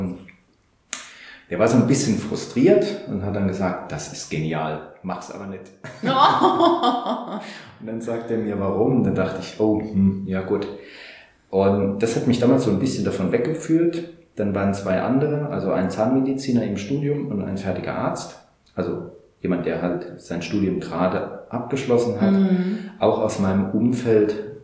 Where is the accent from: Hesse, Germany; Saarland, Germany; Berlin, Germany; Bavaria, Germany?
Saarland, Germany; also ich hatte hier bei uns im Saarland gibt es sehr viel Hütten- und Bergbauindustrie